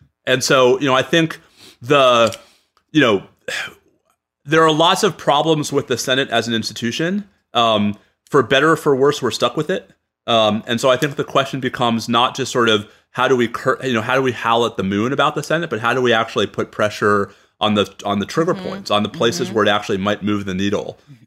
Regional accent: New York, United States; I'm a New Yorker. We know.

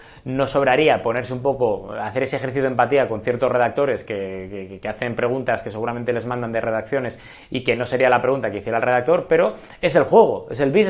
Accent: Gijón, Asturias, Spain; en Asturias y en Gijón, que es de donde es él y de donde soy yo

